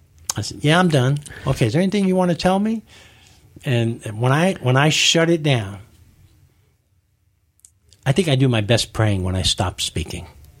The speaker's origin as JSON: {"language": "English", "region": "New York", "country": "United States", "said": "You know, I'm a New Yorker."}